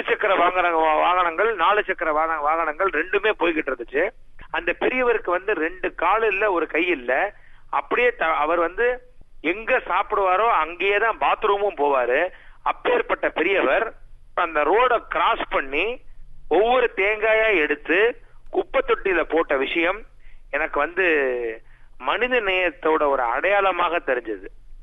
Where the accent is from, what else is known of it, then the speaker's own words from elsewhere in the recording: Madurai, Tamil Nadu, India; நான் மதுரையை சேர்ந்தவன். எனக்கு இப்ப வயசு 30 ஆகுது.